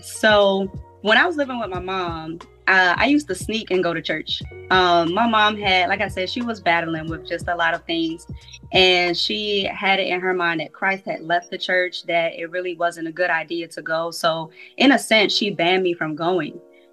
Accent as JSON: {"language": "English", "region": "Maryland", "country": "United States", "tie": "born or raised there", "moved": "yes", "lives_now": "Atlanta, United States", "said": "Originally, I'm from Maryland, the DMV area, but now I reside close to Atlanta, Georgia."}